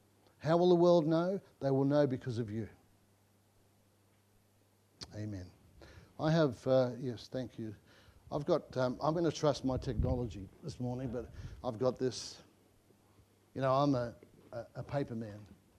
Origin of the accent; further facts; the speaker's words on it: Broadmeadows, Victoria, Australia; But I was brought up in Broadmeadows.